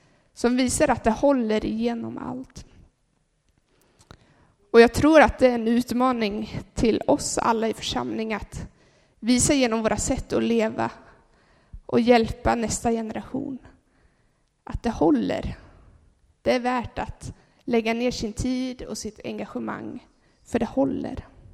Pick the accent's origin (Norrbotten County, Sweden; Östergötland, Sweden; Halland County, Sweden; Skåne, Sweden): Östergötland, Sweden; Åtvidaberg; När jag växte upp så växte jag upp i en församling i Åtvidaberg